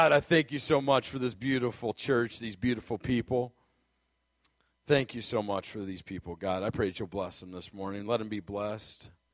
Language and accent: English; Scotland, United Kingdom; I'm Scottish